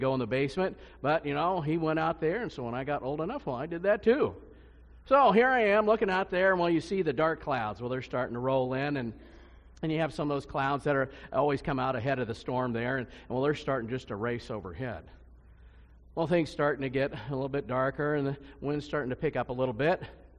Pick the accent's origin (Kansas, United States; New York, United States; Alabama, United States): Kansas, United States; So, well, naturally, well, I'm from Kansas, so what do you do?